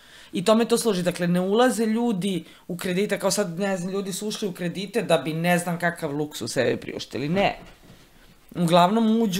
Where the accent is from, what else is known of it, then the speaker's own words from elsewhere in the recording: Smederevo, Šumadija and Western Serbia, Serbia; Ja sam odrasla u Smederevo i tamo je još uvijek postojao tada radnički univerzitet 90-ih